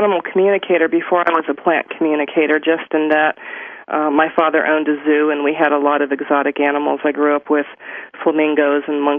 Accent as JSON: {"language": "English", "town": "Miami", "region": "Florida", "country": "United States", "tie": "born or raised there", "also_born_or_lived": "Victoria, Canada", "said": "I lived up in Victoria on Vancouver Island for a while, and of course born and raised in Miami, Florida."}